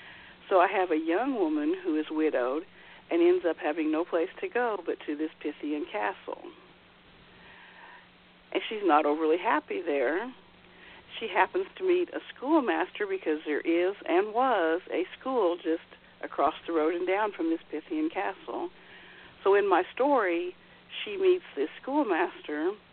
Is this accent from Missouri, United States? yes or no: yes; St. Joseph, Missouri, United States; In my hometown where I was raised, St. Joseph, that is where the Pony Express began and where outlaw Jesse James met his end.